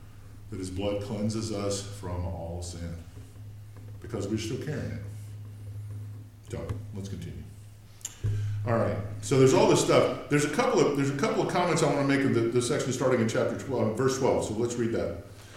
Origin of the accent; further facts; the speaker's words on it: Texas, United States; I grew up in South Texas.